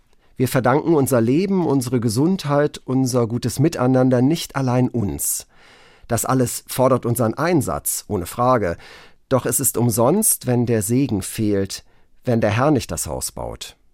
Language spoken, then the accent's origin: German; Korbach, Hesse, Germany; In meiner Heimatstadt stehen viele Fachwerkhäuser. Aufgewachsen bin ich im nordhessischen Korbach.